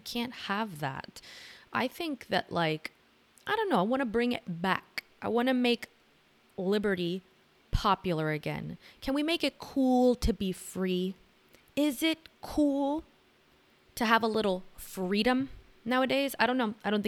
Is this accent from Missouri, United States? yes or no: no; Miami, Florida, United States; Because I am from Miami, so I wanted to go back.